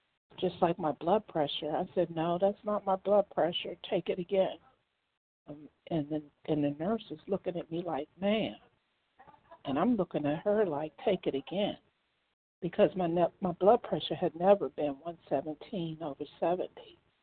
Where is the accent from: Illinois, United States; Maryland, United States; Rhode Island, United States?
Maryland, United States; I'm from Maryland.